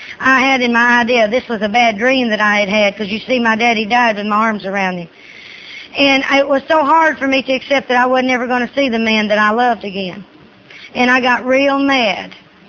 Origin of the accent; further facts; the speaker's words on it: North Little Rock, Arkansas, United States; I am from Little Rock, or North Little Rock, excuse me, I don't even know where I am from tonight.